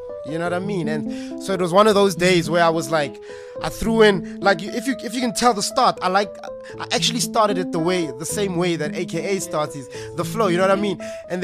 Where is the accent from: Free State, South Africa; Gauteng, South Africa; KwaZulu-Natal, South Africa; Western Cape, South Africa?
Gauteng, South Africa; Tembisa; also born or lived in Soweto; is a guy from, I was born in Soweto, grew up in Tembisa. I live in Natchrena now.